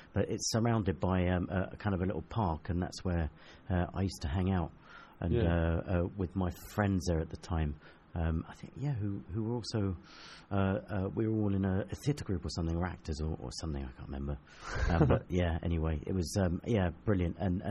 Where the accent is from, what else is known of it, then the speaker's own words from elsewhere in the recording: Chatham, South East England, United Kingdom; I grew up in Chatham, which is in Kent.